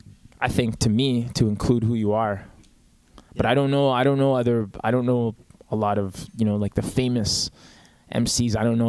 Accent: Winnipeg, Manitoba, Canada; I grew up in Winnipeg. but I grew up, I went to high school in Fort Richmond Collegiate, and then I grew up around that area too. So like the south end of the city.

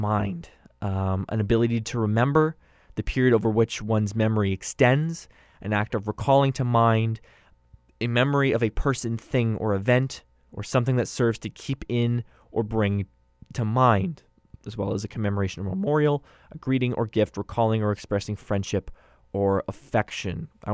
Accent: Canada; Speaking as a Canadian

